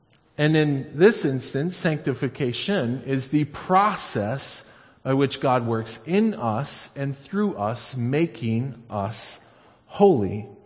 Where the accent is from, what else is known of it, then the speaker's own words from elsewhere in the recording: Michigan, United States; moved away as an adult; now in Canada; But of course, I come from Michigan. Growing up there all my life until 5 years ago.